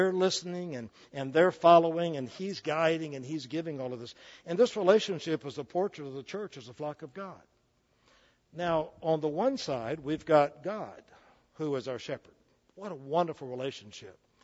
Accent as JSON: {"language": "English", "town": "Plant City", "region": "Florida", "country": "United States", "tie": "born or raised there", "said": "When I grew up in Plant City, we lived in a Jim Walter home. That's dating me, I know."}